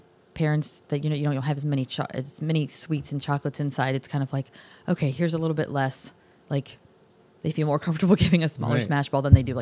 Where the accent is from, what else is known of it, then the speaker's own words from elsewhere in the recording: Annapolis, Maryland, United States; also born or lived in Pennsylvania; I grew up in Annapolis, Maryland, actually.